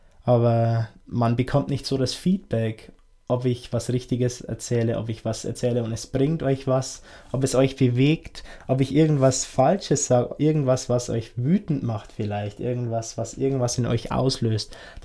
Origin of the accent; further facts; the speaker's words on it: Bavaria, Germany; Im Oktober bin ich eher mal in meiner Heimatstadt in Passau und beziehungsweise eine kleinere Stadt, die in der Nähe von Passau liegt.